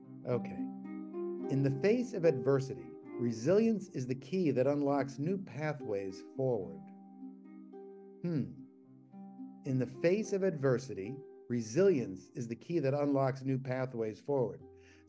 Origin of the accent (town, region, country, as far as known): Brooklyn, New York, United States